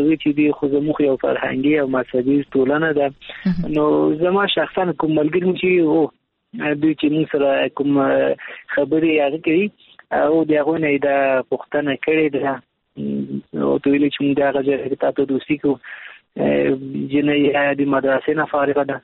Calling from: Kabul, Afghanistan; د کابل ولایت څخه مې اړیکه نیولې

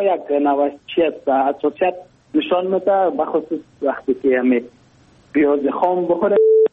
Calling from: Mazar-i-Sharif, Balkh, Afghanistan; از مزار شریف هستم

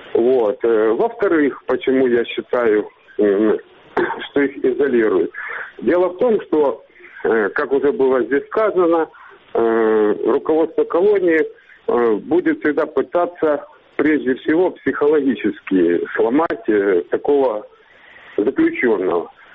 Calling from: Partenit, Crimea, Ukraine; Я звоню вам из Крыма, из Аушты, поселок городского типа Партенит.

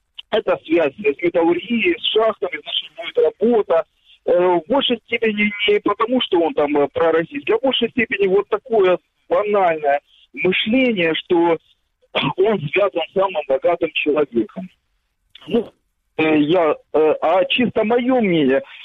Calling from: Kramatorsk, Donetsk Oblast, Ukraine; Добрый вечер. … Краматорск.

